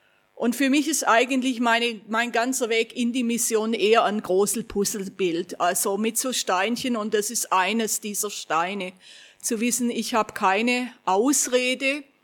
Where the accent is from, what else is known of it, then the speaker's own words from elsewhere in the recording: Großbottwar, Baden-Württemberg, Germany; Ich komme aus Großbodwar im Landkreis Ludwigsburg und für die, die es etwas wissen, es ist ein ziemlich frommer Fleck, der auch eine gewisse Missionsgeschichte hatte.